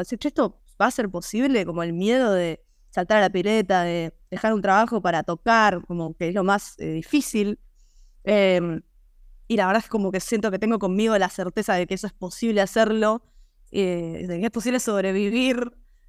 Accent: Buenos Aires, Argentina; De Parque Chacabuco, o sea, yo me crié en Parque Chacabuco, pero bueno, en realidad nací en, o sea, cuando nací mis viejos vivían en el barrio chino, en Belgrano, y después se mudaron, pero al toque se mudaron a Parque Chacabuco

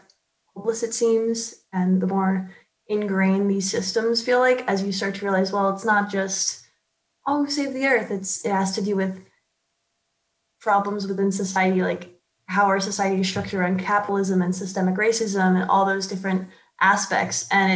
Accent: Long Island, New York, United States; because I'm from Long Island.

